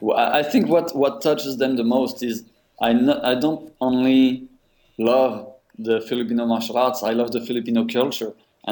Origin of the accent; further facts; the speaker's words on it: Paris, Île-de-France, France; born there; English is a second language; For me as a foreigner, I'm French. I was born in Paris.